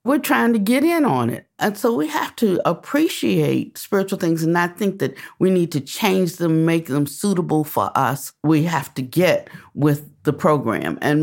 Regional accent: Washington, District of Columbia, United States; born there; So when I came along and I was born in Washington, D.C., by that time, someone had come along, happened to be my father

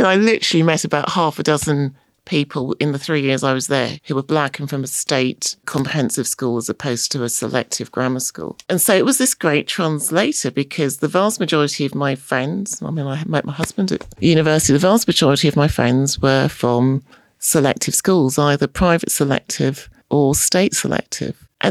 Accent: London, United Kingdom; I used to watch the boat race with my dad because I grew up in East London, so Cambridge was closer.

